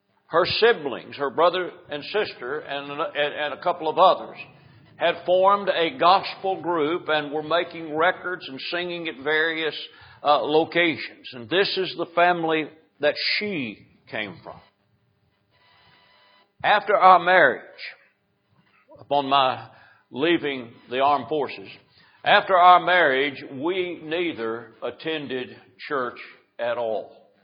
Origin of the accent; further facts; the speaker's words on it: Louisville, Kentucky, United States; Christ was unknown in the home that I grew up in Louisville, Kentucky. I grew up in a home that was broken by divorce and broken by religion.